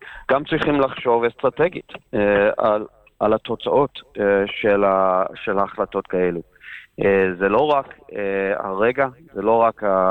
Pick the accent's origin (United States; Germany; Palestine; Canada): United States; now in Israel; אני גדלתי בארצות הברית בשנות ה-70 ו-80